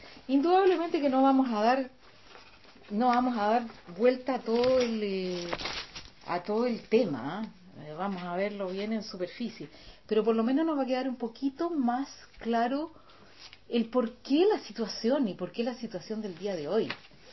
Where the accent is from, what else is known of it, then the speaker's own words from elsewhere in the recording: Chile; moved away; Así como yo me fui de Chile y no quería saber nada con Chile